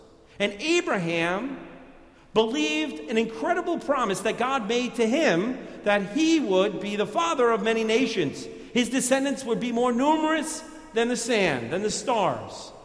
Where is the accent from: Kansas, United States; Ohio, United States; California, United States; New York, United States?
New York, United States; accent: New York; I'm going to use my New York accent to its best ability here.